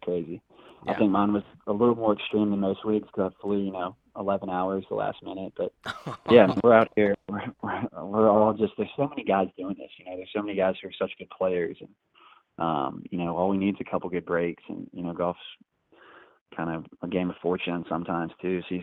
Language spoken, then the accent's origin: English; Atlanta, Georgia, United States; when I was growing up in Atlanta, you know, if I would like to be 24 and, you know, living at Sea Island or St. Simons